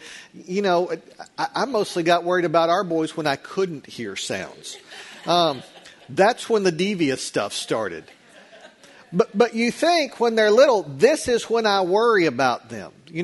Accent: Lubbock, Texas, United States; So I grew up in Lubbock, Texas. When we had a big field trip, we went to Prairie Dog Town right outside of Lubbock.

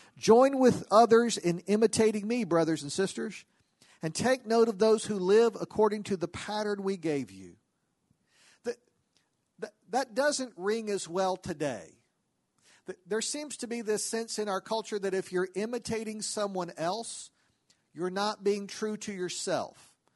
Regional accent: Lubbock, Texas, United States; When I was growing up in Lubbock, we had field trips to Prairie Dog Town on the edge of Lubbock.

